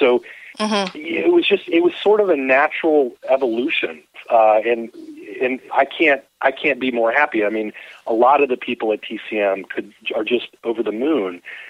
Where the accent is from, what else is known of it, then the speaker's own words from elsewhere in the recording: Georgia, United States; Yeah, I grew up here in Georgia